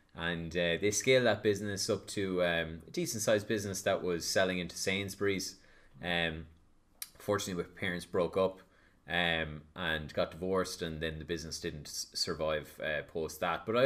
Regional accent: Longford, Leinster, Ireland; And, you know, growing up in Longford and watching E! True Hollywood Story

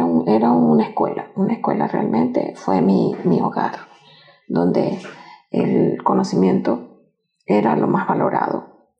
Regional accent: Maracaibo, Zulia, Venezuela; born there; yo nací en Venezuela, en Maracaibo. Yo soy maracucha.

